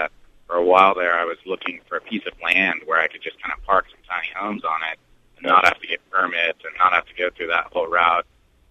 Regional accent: Santa Cruz, California, United States; I'm originally from Santa Cruz, and down there it's so expensive.

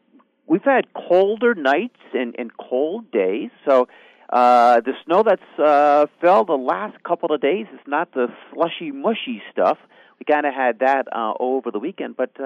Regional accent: Lake Placid, New York, United States; I was raised in Lake Placid

